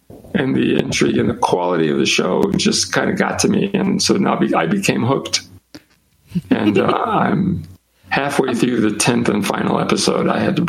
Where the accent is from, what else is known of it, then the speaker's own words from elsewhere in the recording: the South, United States; accent: southern; Excuse my southern accent.